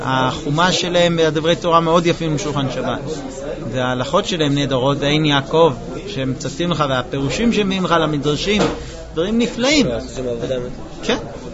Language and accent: Hebrew; United States; וכך אני גם גדלתי בארצות הברית